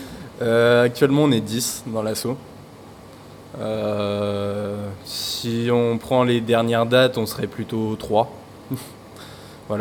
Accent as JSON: {"language": "French", "town": "Semur-en-Auxois", "region": "Bourgogne-Franche-Comté", "country": "France", "said": "moi, je suis plutôt dans ton coin, en fait. À la base, je suis de Semur-en-Auxois."}